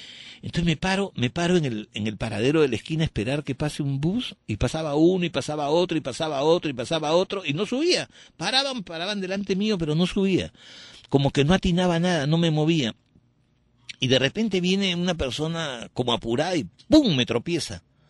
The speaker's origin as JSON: {"language": "Spanish", "country": "Peru", "said": "hubo un detalle en el año 1994 en mi país, en el Perú"}